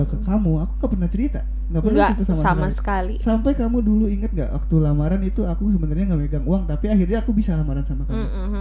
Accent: London, United Kingdom; now in Bogor, Indonesia; Bukan, aku orang London.

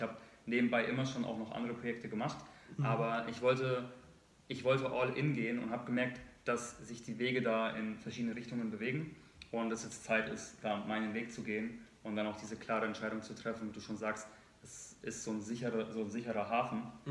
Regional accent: Würzburg, Bavaria, Germany; moved away as an adult; now in Düsseldorf, Germany; Nee, ich bin groß geworden in Franken, in Würzburg.

